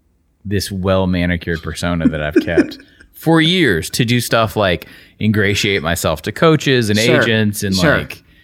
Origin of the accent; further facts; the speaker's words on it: Georgia, United States; Look, dude, I'm from Georgia. I went to Ole Miss. We live in the South.